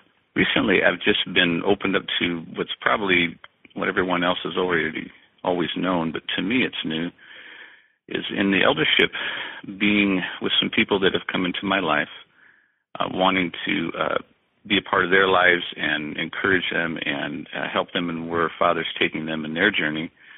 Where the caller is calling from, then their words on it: Portland, Oregon, United States; I'm from the Portland, Oregon area.